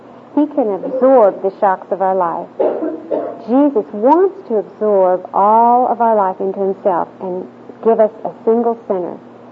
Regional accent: California, United States; moved away as an adult; now in Oklahoma, United States; Actually, I'm a transplant from California, and so God gave me the opportunity to move to Oklahoma

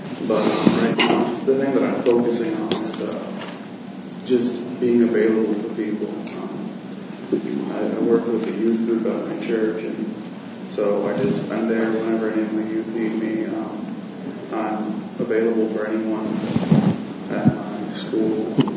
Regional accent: Washburn, United States; I'm from Washburn.

